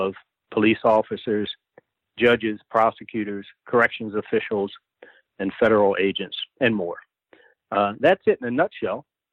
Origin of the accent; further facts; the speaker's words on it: Baltimore, Maryland, United States; I'm in Baltimore. I grew up in Baltimore, policed in Baltimore, and I currently live in Baltimore.